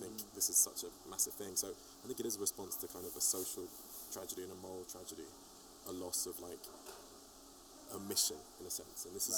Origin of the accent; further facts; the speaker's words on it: England, United Kingdom; us being English has helped, actually, often, you know, they're interested in us too, because we're from England and we come from a different culture